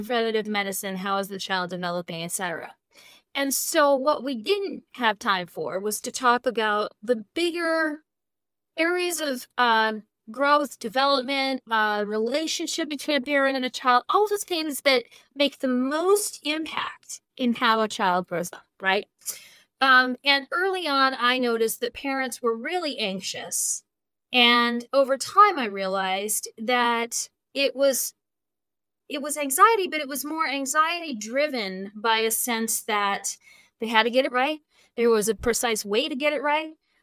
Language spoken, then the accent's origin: English; New Jersey, United States; I'm originally from New Jersey, and we have a saying in New Jersey, to make a long story short.